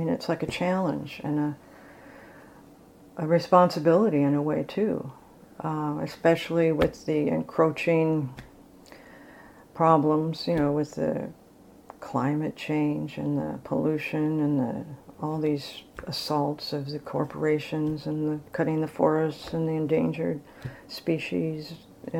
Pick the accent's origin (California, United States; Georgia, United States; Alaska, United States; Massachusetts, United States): California, United States; Well, it's also partly growing up in California.